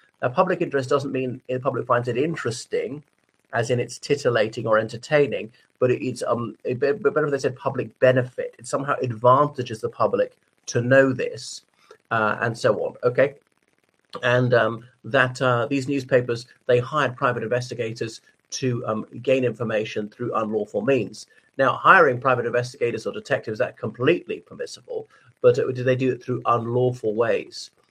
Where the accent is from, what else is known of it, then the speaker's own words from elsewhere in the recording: Ireland; o everybody … from Ireland.